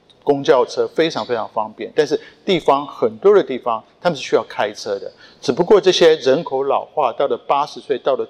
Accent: Japan; first language Japanese; Chinese is a second language; 因为我小时候一段时间是在日本长大，我第一个会说的语言是日文

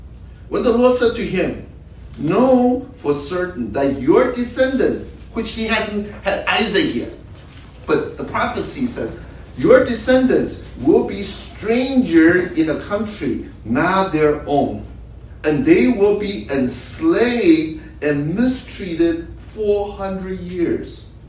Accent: Chicago, Illinois, United States; I'm from Chicago. I'm his big fan.

